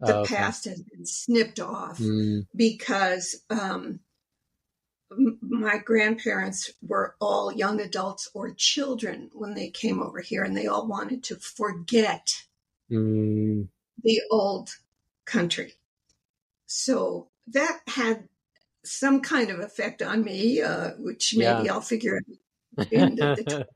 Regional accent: New Jersey, United States; also born or lived in Manhattan; And I was living in Manhattan, New York City for many, many years. I grew up in New Jersey, and I always thought, oh boy, I'll really be a grown-up and I'll really be cool if I go and live in New York City.

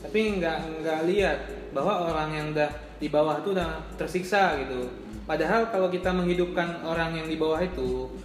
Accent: Banda Aceh, Aceh, Indonesia; Ya Banda Aceh aja kita orang Banda Aceh.

